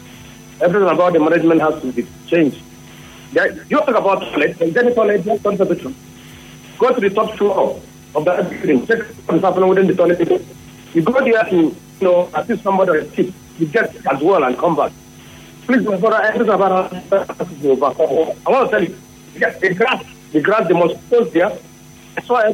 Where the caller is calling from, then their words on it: Bonny Island, Rivers, Nigeria; I'm actually coming from Bonny Island.